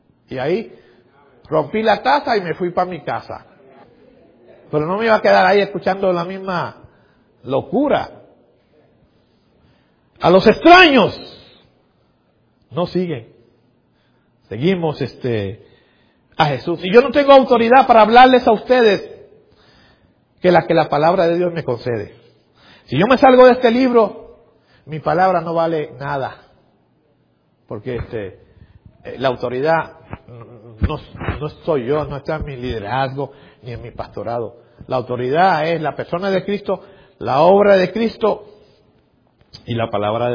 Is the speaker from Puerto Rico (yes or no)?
yes; Puerto Rico; Y como puertorriqueño, al fin, ustedes saben que casi no me quedo callado